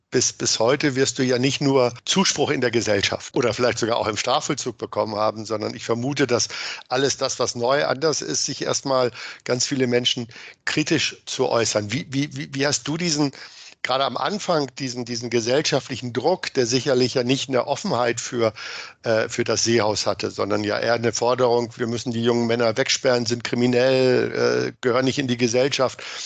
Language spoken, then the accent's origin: German; Hameln, Lower Saxony, Germany; Und es sieht ja nicht aus wie das Gefängnis in meiner Heimatstadt, die Jugendvollzugsanstalt in Hameln